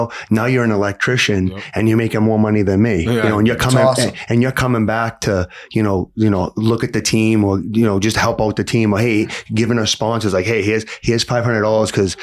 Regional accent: Chelsea, Massachusetts, United States; So I growing up in Chelsea, I played in East Boston.

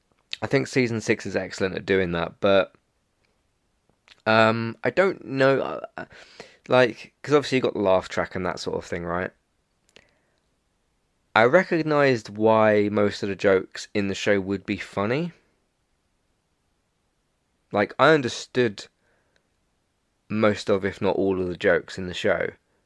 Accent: United Kingdom; even as a British person, I don't watch a ton of British TV.

